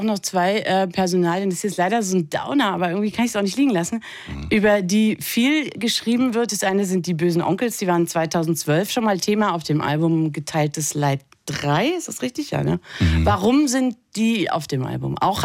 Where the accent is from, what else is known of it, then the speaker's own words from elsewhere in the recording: East Berlin, Berlin, Germany; Da, wo ich aufgewachsen bin, ist Sachen über deine Mutter in Ostberlin.